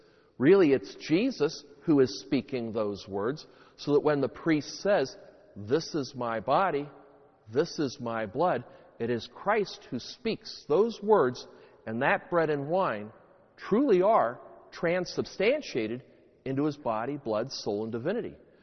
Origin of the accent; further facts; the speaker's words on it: Springfield, United States; I remember when I was a teenager, and I grew up in Springfield